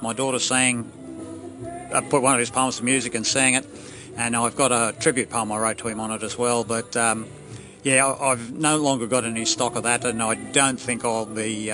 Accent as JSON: {"language": "English", "town": "Millmerran", "region": "Queensland", "country": "Australia", "tie": "born or raised there", "said": "in my hometown of Millmerran"}